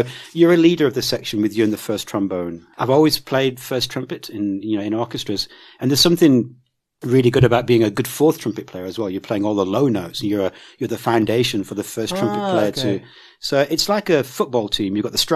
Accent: United Kingdom; moved away as an adult; I'm British. My wife's Australian.

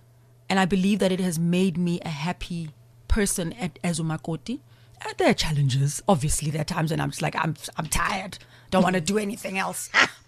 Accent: Umlazi, KwaZulu-Natal, South Africa; Growing up in Mlazi, I speak Zulu fluently, and Tsonga and Zulu are both Nguni-based languages.

